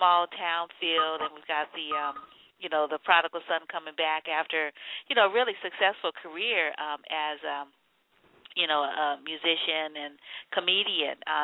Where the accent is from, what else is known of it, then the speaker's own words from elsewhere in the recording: New Orleans, Louisiana, United States; and I'm from New Orleans, so, you know, I know all about that stuff.